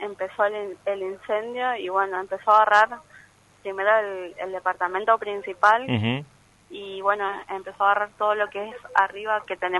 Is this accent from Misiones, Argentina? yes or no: yes; Posadas, Misiones, Argentina; Mira, yo soy de Posadas, pero las demás chicas son todas del interior, están solas acá